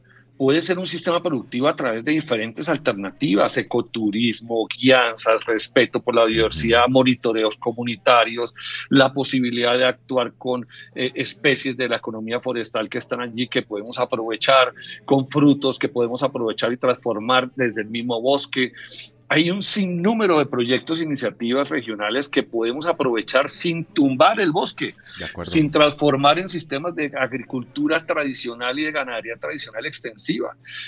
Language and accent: Spanish; Colombia; pareciera no ser un motivo suficiente para unirnos como colombianos en ese territorio